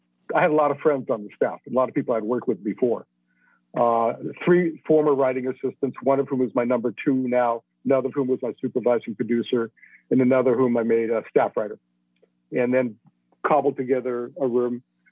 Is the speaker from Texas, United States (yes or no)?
no; Boston, Massachusetts, United States; And I grew up in Boston, and I hadn't been to 80% of the places where we shot